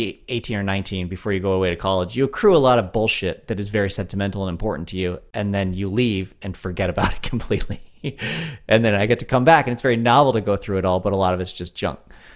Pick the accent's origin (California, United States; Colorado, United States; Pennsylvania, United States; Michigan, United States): Colorado, United States; I went home to Colorado. Speaking of small towns, I went home to my hometown of, well, when I grew up there, it was 8,000 people.